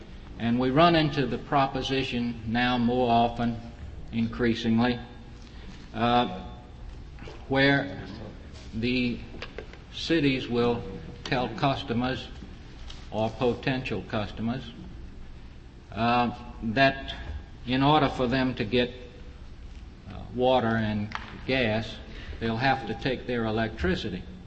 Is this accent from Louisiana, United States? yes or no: yes; New Orleans, Louisiana, United States; from New Orleans, Louisiana